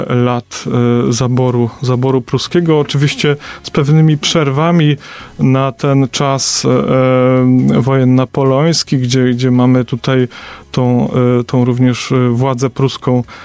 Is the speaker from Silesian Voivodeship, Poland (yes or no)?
no; Puck, Pomeranian Voivodeship, Poland; born there; now in Wejherowo, Poland; Urodziłem się w Pucku, mieszkam w Wejherowie. Rodzice jakby tutaj okolice Pucka i właśnie Wejherowa